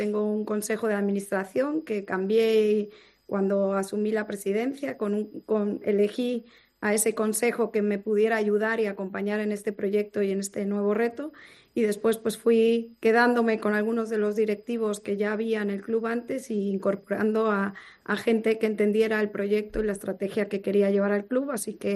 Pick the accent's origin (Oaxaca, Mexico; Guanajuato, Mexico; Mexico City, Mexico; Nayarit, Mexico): Mexico City, Mexico; moved away as an adult; also born or lived in Madrid / Campeche; now in Spain; Me fui a los 4 años a la Ciudad de México, después a los 11 años estuve en Campeche, después volví a España a los 22 años y después me volví a ir y acabo de volver hace 4 años. O sea que de aquí y de allá.